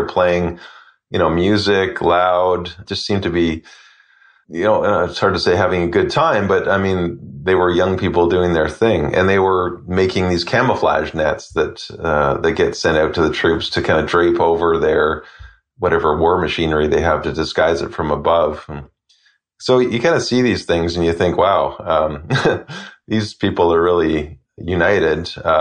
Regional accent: Canada; I think what really struck me was the kind of familiarity of, as a Canadian, of the setting.

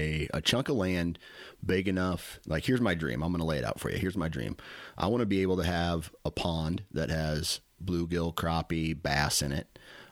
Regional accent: Iowa, United States; you know, I'm from Iowa, and land prices, you know, I'm not a real estate guy.

